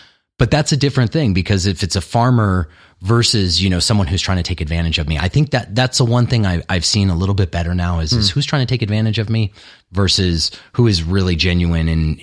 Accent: Arizona, United States; even from my hometown of Arizona

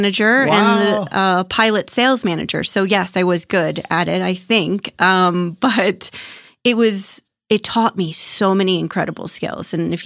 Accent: Baltimore, Maryland, United States; Well, I know you're from the East Coast like me. So I'm from Baltimore, born and raised, and it's cold diving on the East Coast.

